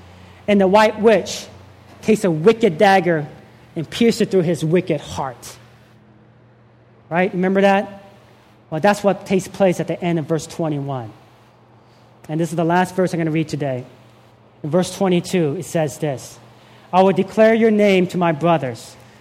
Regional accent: Columbus, Georgia, United States; also born or lived in South Korea; I was 4 years old when I moved from South Korea. And my dad started a church in Fort Benning, Georgia. Columbus, Georgia.

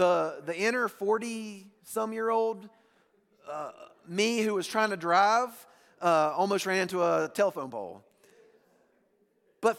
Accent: the South, United States; I grew up in the South, so you got to deal with my...

